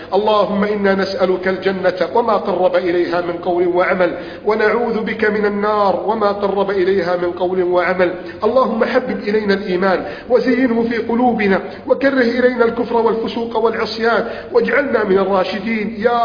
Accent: Egypt

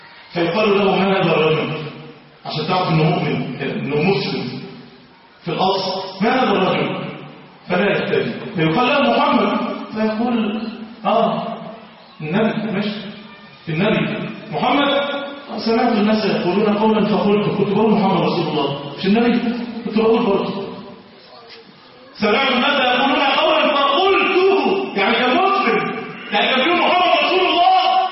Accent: Egypt; بلدنا مصر

